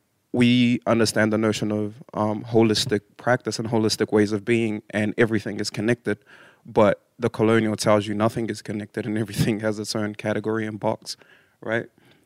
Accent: New Zealand; I was raised in Aotearoa, New Zealand, and I now reside here.

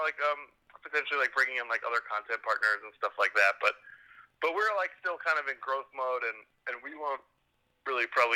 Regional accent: Cape Cod, Massachusetts, United States; now in New York City, United States; Marked that I've lived half my life in New York City. But the first half of my life I grew up on Cape Cod in Massachusetts.

